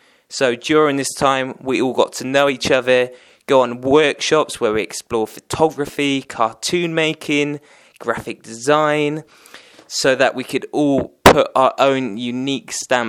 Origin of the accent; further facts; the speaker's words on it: Fishponds, South West England, United Kingdom; I'm 24 and I'm from Fishponds.